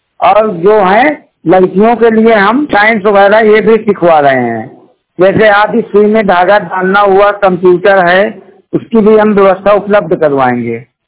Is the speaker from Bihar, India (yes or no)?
no; Fatehpur, Uttar Pradesh, India; हम जिला फतेहपुर जिला के रहने वाले हैं।